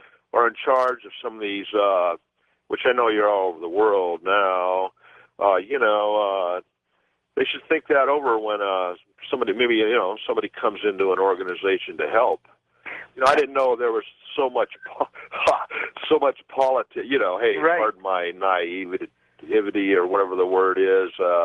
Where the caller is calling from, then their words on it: Pahrump, Nevada, United States; Right now I'm in Pahrump, Nevada.